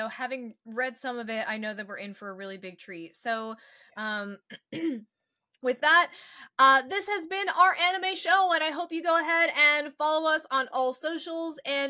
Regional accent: United States; But as like an American, I was really excited.

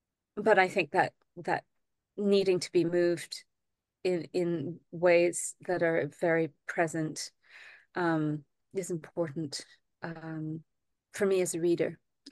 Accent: Trinidad & Tobago; I grew up in Trinidad, so I instantly went to, oh goodness.

